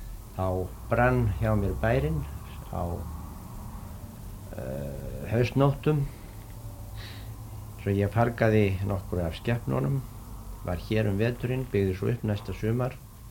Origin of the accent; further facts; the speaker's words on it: Stokkseyri, Southern Region, Iceland; born there; ég er fættur úr Stokkseyri á Klöpp 13. apríl 1909. Nú foreldrar mínir voru Sæfinna Jónsdóttir frá útverkum og … frá Háfi í Holtum í Rangárvallssýslu.